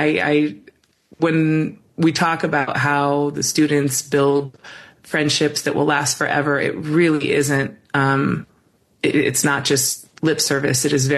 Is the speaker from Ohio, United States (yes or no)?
no; Tempe, Arizona, United States; You know, I grew up here in Phoenix, Arizona, and actually Tempe, literally like 10 minutes away from campus.